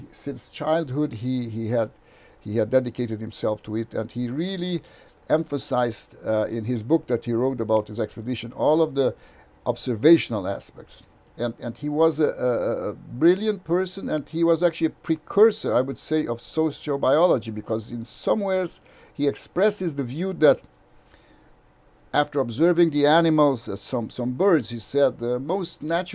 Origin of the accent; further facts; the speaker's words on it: Brazil; I am from Brazil.